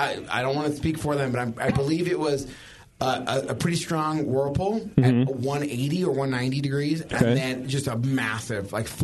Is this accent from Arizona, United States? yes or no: no; Dixon, California, United States; also born or lived in Chico; growing up in Dixon and living in Chico for a long time, I loved Sierra Nevada.